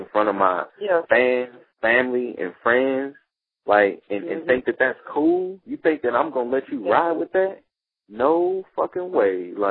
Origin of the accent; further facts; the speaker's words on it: St. Louis, Missouri, United States; because I'm from St. Louis, they from St. Louis, but play my shit too.